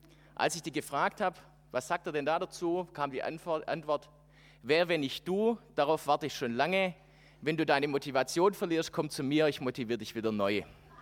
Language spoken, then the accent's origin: German; Backnang, Baden-Württemberg, Germany; also born or lived in Calw; Ich bin aufgewachsen in Backnang. Geboren bin ich hier im Schwarzwald in Calw. Aber nach 4 Jahren hat mein Vater eine Pfarrstelle in Backnang gekriegt und dann sind wir umgezogen.